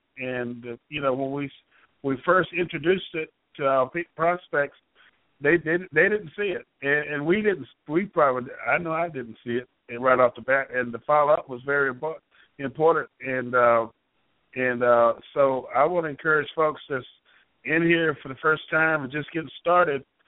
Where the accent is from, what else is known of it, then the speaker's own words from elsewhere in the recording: North Carolina, United States; now in Myrtle Beach, United States; I'm in Myrtle Beach, South Carolina, but I'm from North Carolina.